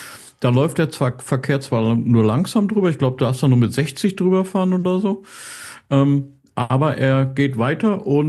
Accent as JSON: {"language": "German", "country": "Switzerland", "said": "Ja, kann ich als Schweizer Arbeitnehmer nur sagen, Urlaub, was ist das?"}